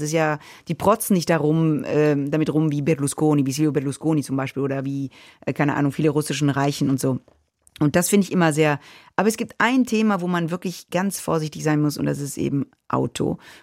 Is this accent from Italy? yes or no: yes; Italy; Wenn ich habe einen deutschen Pass, aber ich bin Italienerin und so.